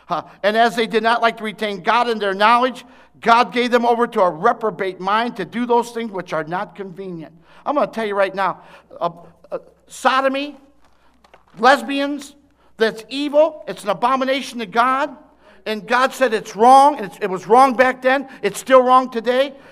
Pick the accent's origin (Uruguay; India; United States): United States; Ohio; I'm a Buckeye.